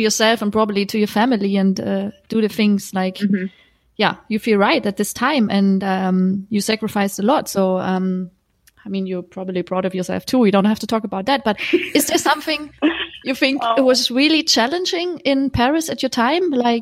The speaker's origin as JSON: {"language": "English", "country": "Sweden", "moved": "yes", "lives_now": "France", "said": "I came from Sweden"}